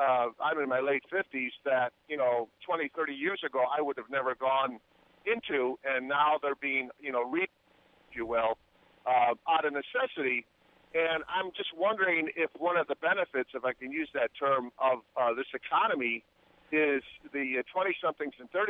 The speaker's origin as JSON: {"language": "English", "town": "Chicago", "region": "Illinois", "country": "United States", "said": "I'm also from Chicago"}